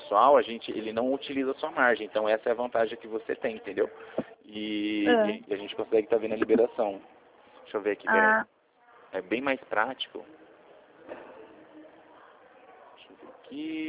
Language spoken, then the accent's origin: Portuguese; Rio Claro, São Paulo, Brazil; Eu sou de Rio Claro.